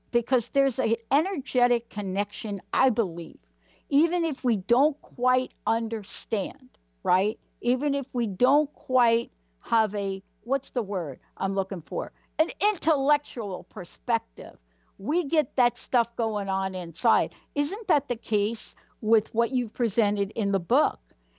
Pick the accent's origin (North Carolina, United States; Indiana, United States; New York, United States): New York, United States; Bronx; I grew up in the Bronx, right? And we had a lot of things going on.